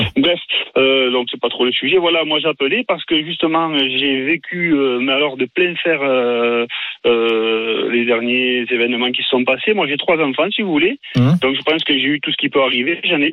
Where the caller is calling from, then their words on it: Provence-Alpes-Côte d'Azur, France; J'appelle du Var, mais je suis originaire de Saint-Martin.